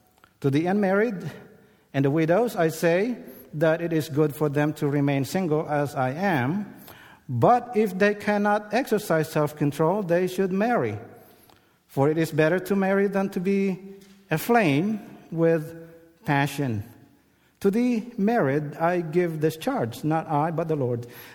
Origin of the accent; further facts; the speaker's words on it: Philippines; I'm Filipino, so I don't say it the American way.